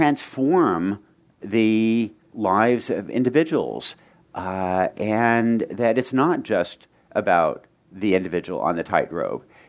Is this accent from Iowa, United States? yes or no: no; Oregon, United States; growing up in Oregon, we were nurtured on all the heroism of the pioneers on the Oregon Trail.